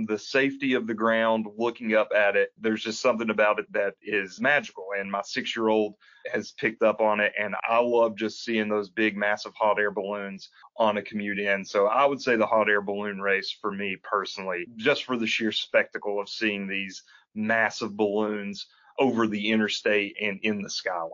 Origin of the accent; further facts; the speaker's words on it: Kentucky, United States; I was born and raised in Kentucky.